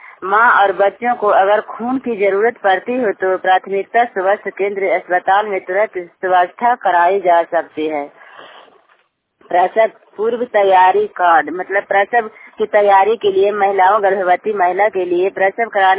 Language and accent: Hindi; Soradi, Bihar, India; नालंदा जिला के रहने वाली हूँ, हरनौत प्रखंड सोराडी पंचायत, मेरा गांव सोराडी है।